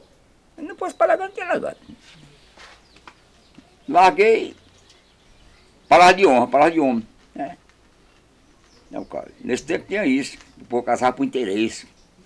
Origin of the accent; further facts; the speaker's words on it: Riacho Fundo, Paraíba, Brazil; Onde eu nasci e me criei?